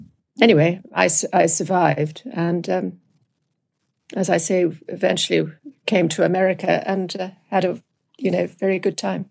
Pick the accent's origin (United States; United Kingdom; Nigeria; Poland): United Kingdom; as you can probably hear, I'm British, not American.